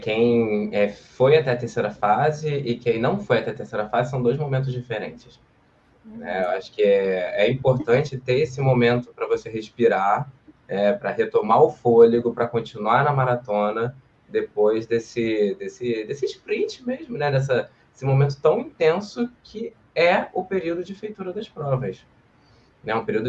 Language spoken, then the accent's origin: Portuguese; Nova Iguaçu, Rio de Janeiro, Brazil; eu sou de Nova Iguaçu, no Rio de Janeiro. Formado em Relações Internacionais